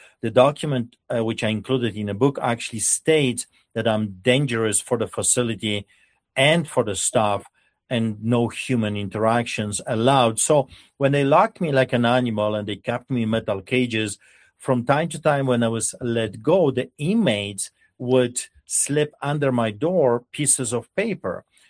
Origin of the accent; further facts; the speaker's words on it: Poland; growing up in Poland, listening from grandparents